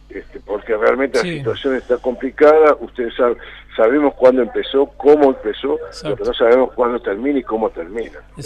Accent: Santa Fe, Argentina; tenemos que unir todo el reclamo como santafesinos

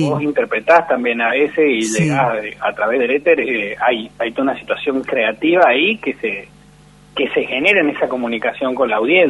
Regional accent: San Martín, Mendoza, Argentina; Mira, yo soy mendocino.

